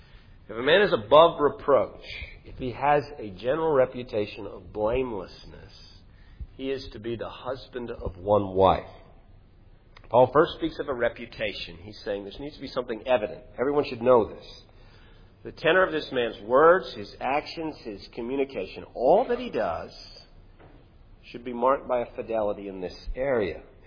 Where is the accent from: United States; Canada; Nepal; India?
Canada; As you know, I'm a Canadian.